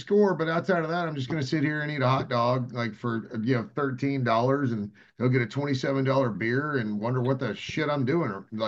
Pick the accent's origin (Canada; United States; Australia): United States; Houston, Texas; Because like growing up in Houston, I loved going to Oilers games, but I was a Cowboys fan.